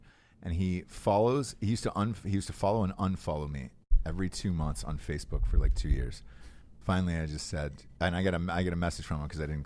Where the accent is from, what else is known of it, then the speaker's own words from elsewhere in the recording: Georgia, United States; I grew up in Georgia